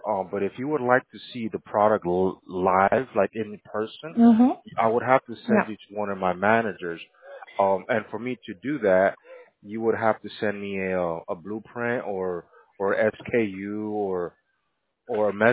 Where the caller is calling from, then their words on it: Florida, United States; I'm calling from Florida. I'm in Gibson today.